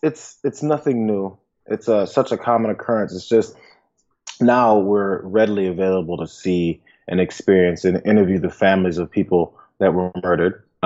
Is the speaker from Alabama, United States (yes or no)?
no; St. Louis, Missouri, United States; I grew up in St. Louis. My father was pulled over on a bicycle.